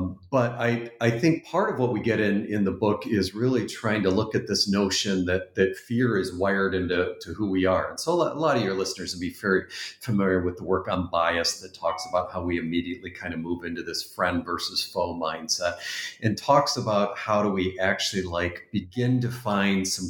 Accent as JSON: {"language": "English", "country": "Canada", "tie": "born or raised there", "said": "if I just use the emotional cues that I'm used to from the Canadian home that I was brought up"}